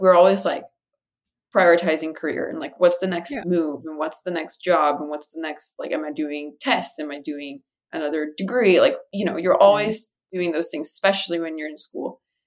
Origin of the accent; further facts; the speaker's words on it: Brazil; I'm from Brazil and I live here and my people are everywhere